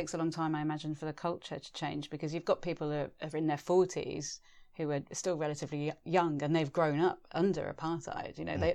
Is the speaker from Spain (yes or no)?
yes; Spain; I'm a traveller, I'm mixed race, I'm a European, I grew up in Spain.